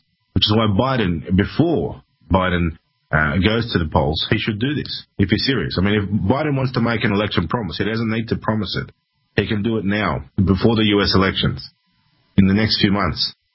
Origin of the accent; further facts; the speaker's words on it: Australia; born there; I was born in Australia as an Australian citizen. But luckily for me, I've got Russian heritage.